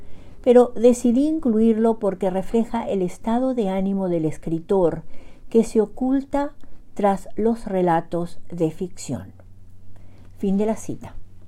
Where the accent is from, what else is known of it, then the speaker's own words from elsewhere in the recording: Paraguay; now in Bedford, United States; llego hasta ustedes desde Bedford, Massachusetts, con otro ejemplo de la producción narrativa de mi país natal, Xeretamí, Paraguay, corazón de América del Sur.